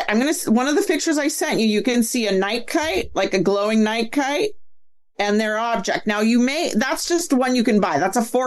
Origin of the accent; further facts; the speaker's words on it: San Diego, California, United States; Now, I grew up in San Diego flying kites.